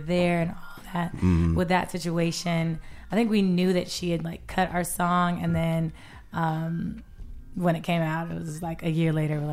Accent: West Covina, California, United States; now in Atlanta, United States; I grew up in West Covina.

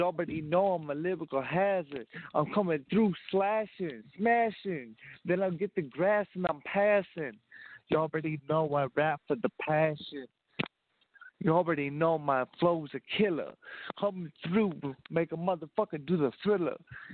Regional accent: West St. Paul, Minnesota, United States; up in the business. I'm from West St. Paul.

